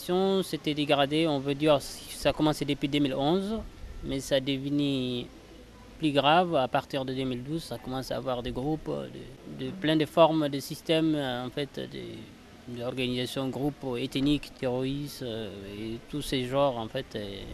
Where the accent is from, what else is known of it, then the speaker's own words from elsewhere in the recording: Mopti, Mali; French is a second language; Je viens du Mali, au centre, comme on dit. D'accord. Centre du Mali, il y a un région qui s'appelle Mopti. Ça s'appelle la Bani.